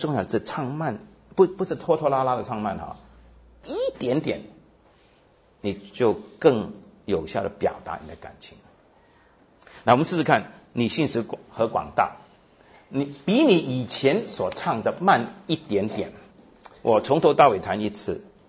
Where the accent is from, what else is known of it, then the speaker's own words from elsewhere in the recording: United States; 那我是从美国来的，我是北美华人啊，我来了新加坡、马来西亚已经有十多年了。第一次来是1992年，